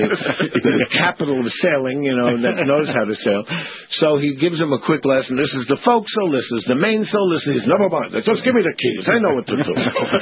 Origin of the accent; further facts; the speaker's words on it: Bronx, New York, United States; I don't know how to change the forecastle or the mainsail because I'm from the Bronxel.